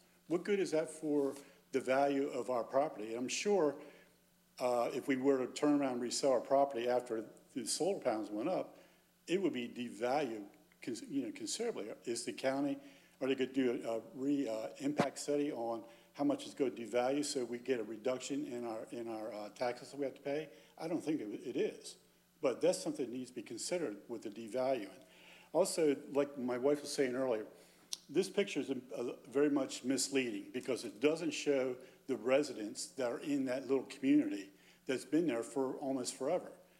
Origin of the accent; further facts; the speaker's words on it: Wilmington, Delaware, United States; I'm from Wilmington.